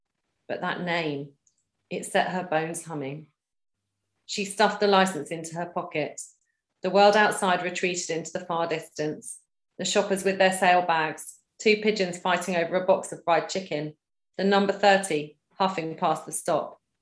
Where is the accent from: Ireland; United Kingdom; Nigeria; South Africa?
United Kingdom; London; moved away as an adult; now in Brighton, United Kingdom; I came from London. I left London about 6 or 7 years ago now.